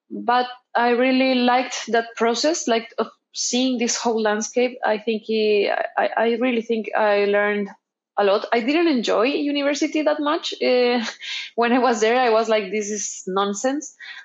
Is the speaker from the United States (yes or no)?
no; Chile; Even though we don't have like signature food, we have always had like very good materials.